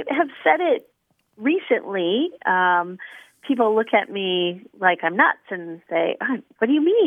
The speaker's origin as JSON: {"language": "English", "region": "Minnesota", "country": "United States", "tie": "born or raised there", "said": "when I was growing up, I grew up in Minnesota"}